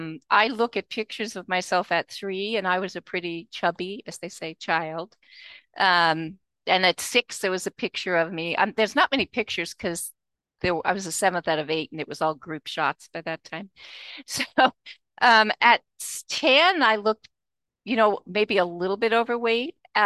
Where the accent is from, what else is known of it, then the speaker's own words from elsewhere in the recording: Long Island, New York, United States; I'd already had a childhood growing up on Long Island with 7 out of 8 kids